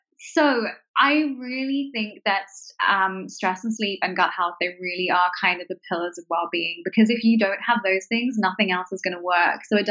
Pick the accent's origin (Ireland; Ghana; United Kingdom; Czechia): United Kingdom; London; now in Boston, United States; Yeah, so I'm originally from London. We've lived in Boston for 6 years. My base is here, and then I kind of split my time between here, New York, and London.